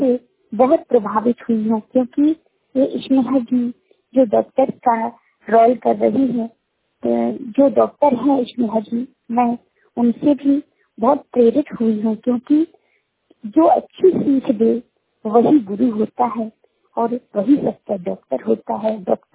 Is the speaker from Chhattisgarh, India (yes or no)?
no; Gwalior, Madhya Pradesh, India; मैं ग्वालियर की रहने वाली हूँ और जबलपुर के लिए मैं क्लियर कर रही हूँ।